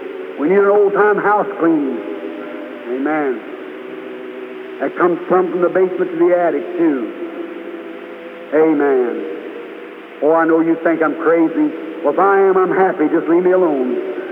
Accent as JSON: {"language": "English", "town": "Jeffersonville", "region": "Indiana", "country": "United States", "said": "and I'm from Jeffersonville. That's about as far as I know."}